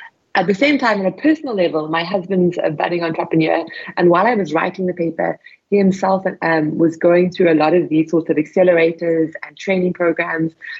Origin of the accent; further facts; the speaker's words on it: South Africa; Yes, I'm from South Africa. And growing up in an economy like ours, we really see the importance of employment.